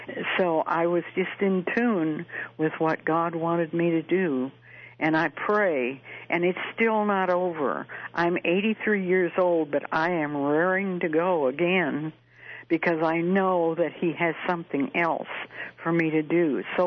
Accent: Michigan City, Indiana, United States; Indiana is my home state. That's where I was born, in Michigan City, Indiana, which is 45 miles from Illinois.

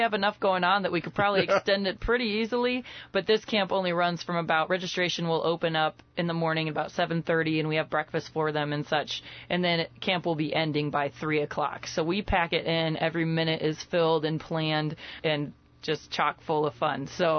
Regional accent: Champaign, Illinois, United States; I was born and raised in Champaign, and sports were a huge part of my life.

